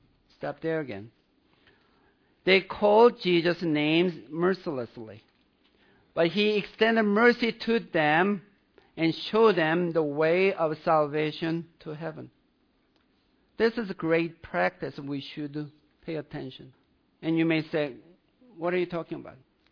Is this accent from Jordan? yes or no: no; South Korea; English is a second language; I'm from South Korea.